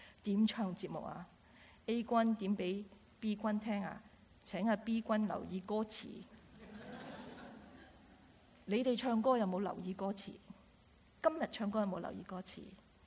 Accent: Guangdong, China; 我们广东人有个有俗语说，入屋就叫人

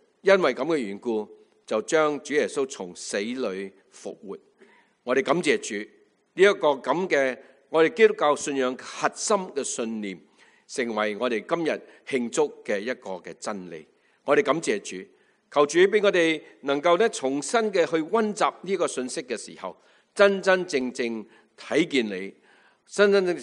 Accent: China; 我哋中国人嘅里数啊

